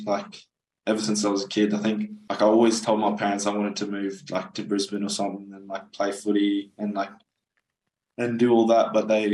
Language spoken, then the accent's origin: English; Busama, Morobe, Papua New Guinea; also born or lived in Port Moresby; mainly in Morobe, in a village in Busama. But that's where my mum's originally from, and I grew up kind of around there, but I was born in Port Moresby.